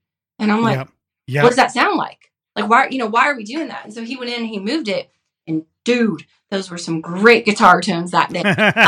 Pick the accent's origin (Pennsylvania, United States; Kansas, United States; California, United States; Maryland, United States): California, United States; Bakersfield; dude, I'm a kid from Bakersfield.